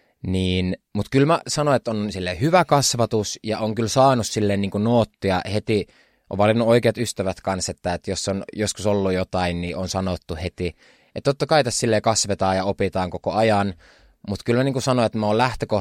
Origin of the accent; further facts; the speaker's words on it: Kaarina, Southwest Finland, Finland; mä oon Turusta kotoisin, tai siis Kaarnasta, mutta Turusta nämä kaikki koulukaverit